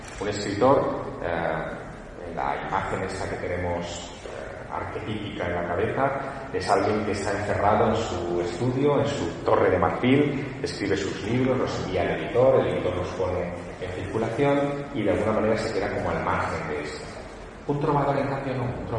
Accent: Teruel, Aragon, Spain; Soy un chico de pueblo. De pueblo, es decir, de un lugar pequeño. Es verdad que nací en Teruel, que tiene 30.000 habitantes.

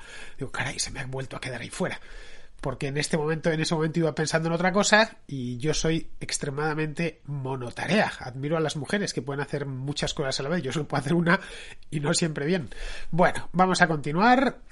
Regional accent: Madrid, Community of Madrid, Spain; No soy en eso, no soy un buen madrileño.

